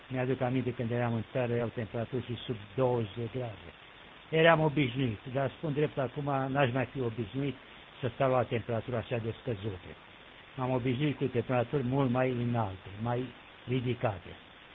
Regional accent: Oltenia, Romania; sunt Oltean

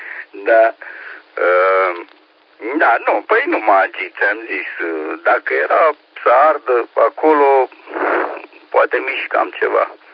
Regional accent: Romania; Dar și eu sunt român și sunt mândru că sunt român

